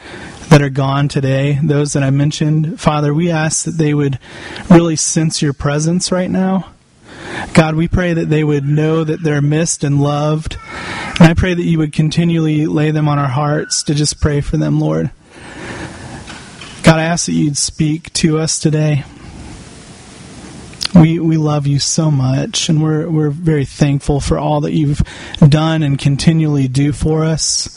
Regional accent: Ireland; I'm Irish. We weren't meant to be in warm weather.

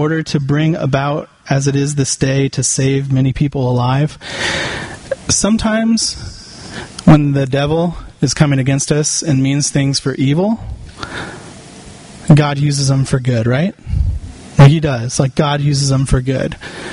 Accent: Ireland; I'm Irish. We weren't meant to be in warm weather.

